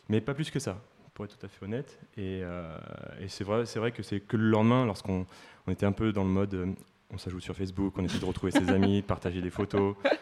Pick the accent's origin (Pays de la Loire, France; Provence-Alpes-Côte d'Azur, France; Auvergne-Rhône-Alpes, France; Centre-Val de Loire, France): Auvergne-Rhône-Alpes, France; Lyon; On est vraiment de la même ville, donc on est originaire de Lyon.